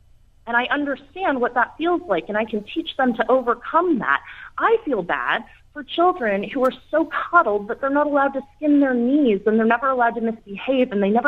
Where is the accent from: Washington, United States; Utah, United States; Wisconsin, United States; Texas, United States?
Utah, United States